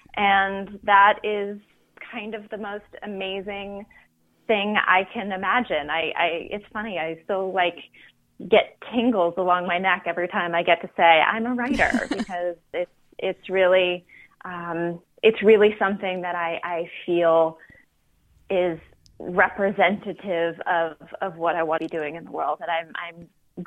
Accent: Ontario, Canada; born there; I'm Canadian. Let's start there. I was born outside of Toronto.

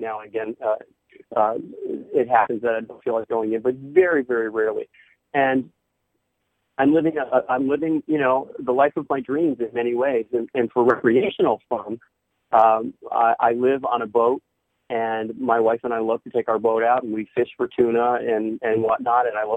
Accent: New England, United States; now in West Coast, United States; But I grew up in New England, and it's a very provincial area of the country.

